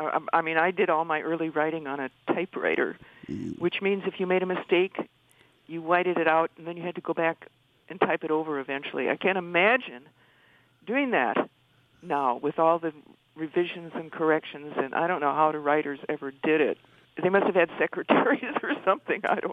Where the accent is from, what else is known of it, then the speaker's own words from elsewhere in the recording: Minnesota, United States; Well, it's about growing up in the Twin Cities area in those eras, the 40s and 50s.